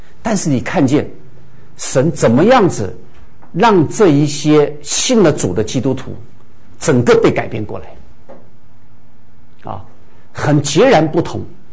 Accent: China; 我说你把我们中国人的脸都丢了，你知道吗？

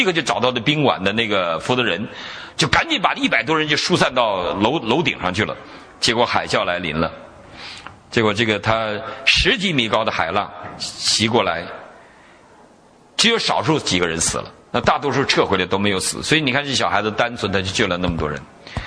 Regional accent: China; 我们中国人想要今天我们中国大陆的同胞们，我们的这些同学们，他们在想什么？

